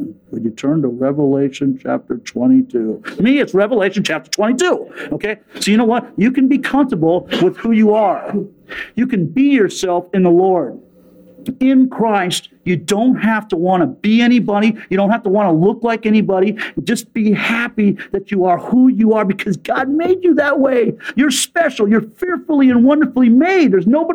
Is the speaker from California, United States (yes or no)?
yes; San Diego, California, United States; I come from San Diego, sailor capital.